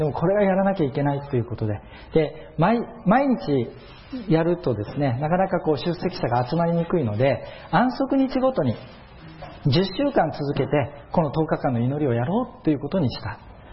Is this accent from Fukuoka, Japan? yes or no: yes; Fukuoka, Japan; 私の実家が九州の福岡にあるんですけれども